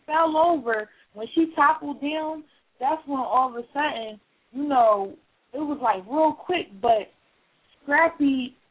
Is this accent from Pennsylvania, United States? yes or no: yes; Philadelphia, Pennsylvania, United States; also born or lived in Southern US; I grew up in the South for a little bit, way before I even came to Philly. I was born and raised in Philly.